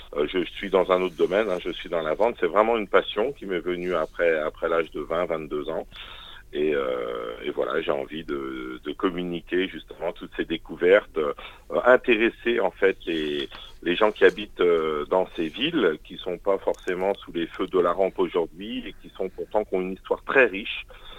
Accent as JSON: {"language": "French", "town": "Chelles", "region": "Île-de-France", "country": "France", "tie": "born or raised there", "lives_now": "Paris, France", "said": "Et je suis natif de Chelles, en Seine-et-Marne. J'ai habité longtemps en Seine-et-Marne. Aujourd'hui, j'habite à Paris."}